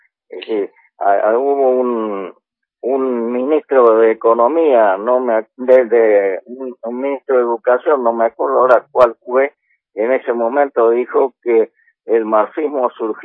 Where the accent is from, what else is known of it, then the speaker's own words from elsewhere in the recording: Argentina; como argentinos que somos